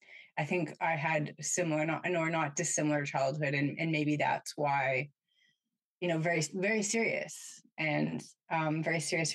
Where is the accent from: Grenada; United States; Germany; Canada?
Canada; As a Canadian, I'm, you know, proud to have him as a fellow countryman, countrywoman, country person.